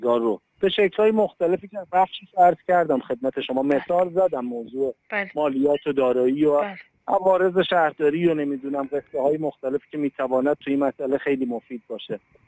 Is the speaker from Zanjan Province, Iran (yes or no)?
no; Kashan, Isfahan, Iran; توی شهر خودم که کاشان هست